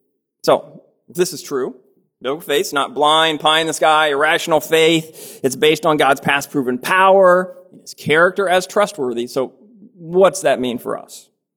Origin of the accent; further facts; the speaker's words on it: United States; born there; If you know me, you believe I was born in America, because I've told you so, and you've got other good reasons. My accent probably gives a bit of it away